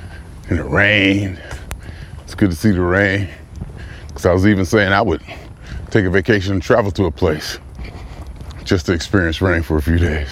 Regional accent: Youngstown, Ohio, United States; Hang out in Youngstown, saw people, ate good. Just, you know, my hometown.

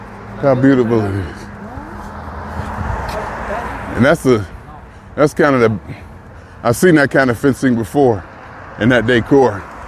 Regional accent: Youngstown, Ohio, United States; But I was just thinking about my house I grew up on Dewey in Youngstown.

